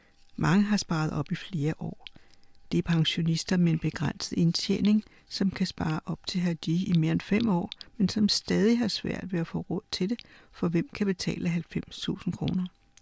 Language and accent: Danish; Somalia; Danish is a second language; now in Denmark; Jeg kom til Danmark fra Somalia i 1996